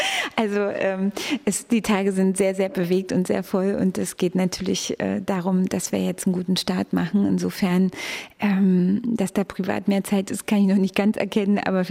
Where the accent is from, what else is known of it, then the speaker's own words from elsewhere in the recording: Brandenburg, Germany; Ich bin in Frankfurt an der Oder geboren, bin dort in einem kleinen Ort aufgewachsen. Und für mich spielt diese ostdeutsche Anfangsbiografie eine sehr wichtige Rolle.